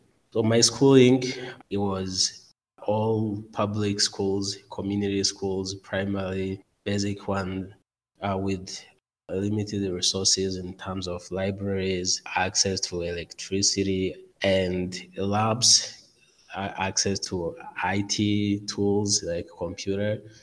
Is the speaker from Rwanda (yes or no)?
yes; Southern Province, Rwanda; English is a second language; I grew up in Rwanda, in the south part of the country. It's exactly the village next to Burundi. So I grew up at the border of Rwanda and Burundi. That means I can speak fluently Kirundi.